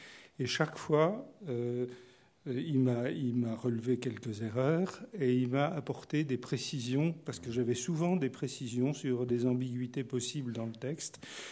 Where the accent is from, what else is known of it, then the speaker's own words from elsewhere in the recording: France; en tant que français, moi, je n'ai pas sursauté en les lisant.